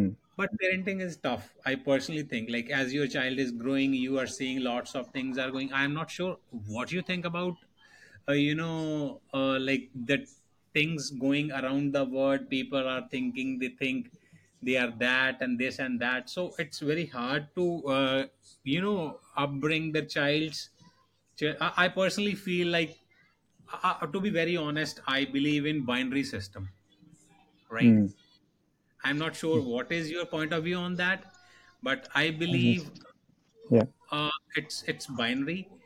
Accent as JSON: {"language": "English", "country": "India", "second_language": "English", "said": "I'm from India. And okay. Let me introduce myself."}